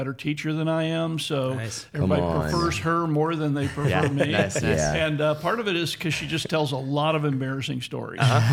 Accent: Michigan, United States; I'm from Michigan.

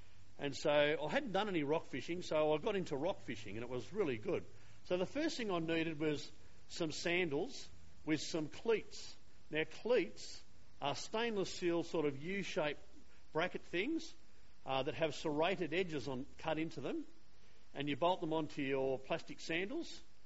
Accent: Narrabeen, New South Wales, Australia; I grew up in Narrabeen and I used to wander down to North Narrabeen Bridge

